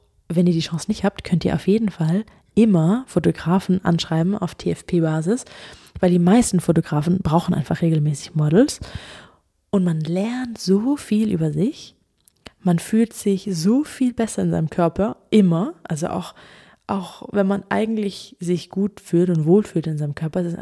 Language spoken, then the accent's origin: German; Germany; ich bin Deutsche